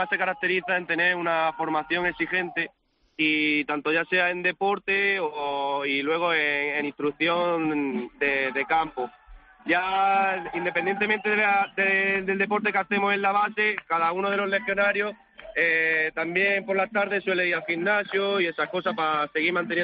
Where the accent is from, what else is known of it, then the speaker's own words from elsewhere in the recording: Almería, Andalusia, Spain; como en el caso de nosotros que somos de Almería